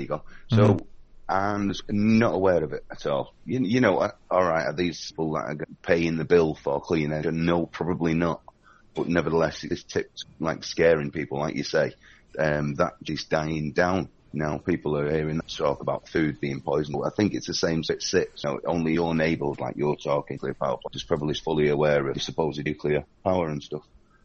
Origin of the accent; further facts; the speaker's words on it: England, United Kingdom; because I'm English, I'm constantly drinking tea anyway.